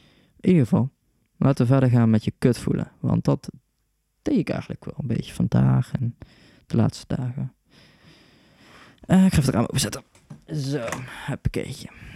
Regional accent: Oosterhout, North Brabant, Netherlands; Ik kom uit Oosterhout. Dat is naast Breda. Dat is niet echt in de buurt van Den Haag, Scheveningen.

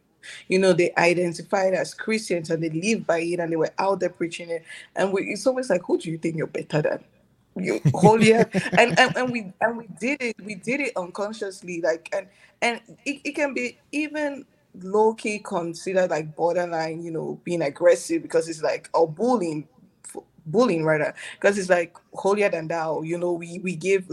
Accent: Cameroon; now in El Paso, United States; I am 29 years old, born and raised in Cameroon, living now in El Paso, Texas, USA.

